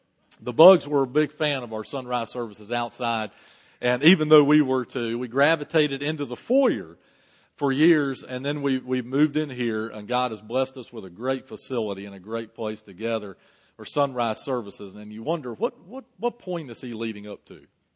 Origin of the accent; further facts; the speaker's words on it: Winston-Salem, North Carolina, United States; when I was a kid growing up in Winston-Salem